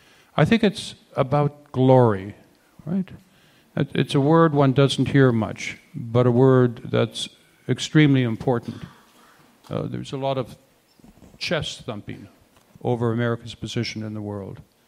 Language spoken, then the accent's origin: English; the West, United States; It all began in the frontier, and I'm from the West, so I buy into that.